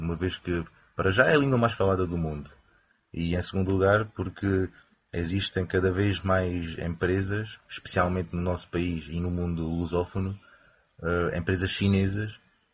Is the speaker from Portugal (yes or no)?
yes; Campo Maior, Alentejo, Portugal; now in Beijing, China; Sou alentejano, mais propriamente numa pequena terra chamada Campo Maior.